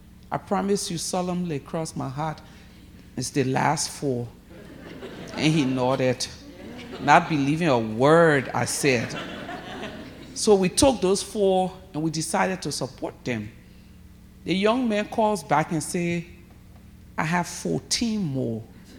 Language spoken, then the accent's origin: English; Liberia; A taxi driver said, but as soon as he asked me, where are you from? I said, Liberia.